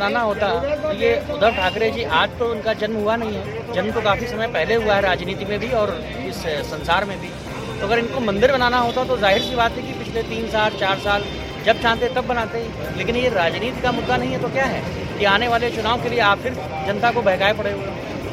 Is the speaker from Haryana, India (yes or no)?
no; Kanpur, Uttar Pradesh, India; मैं कानपुर का रहने वाला हूँ।